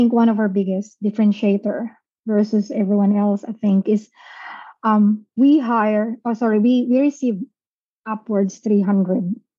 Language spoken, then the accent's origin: English; Philippines; So because I'm from the Philippines, I know what to ask questions.